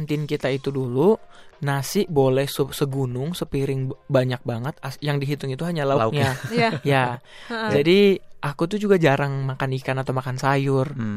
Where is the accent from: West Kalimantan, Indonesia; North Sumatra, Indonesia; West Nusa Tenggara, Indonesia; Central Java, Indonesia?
North Sumatra, Indonesia; Medan; ada teman aku dari Medan juga, teman dekat dari SMA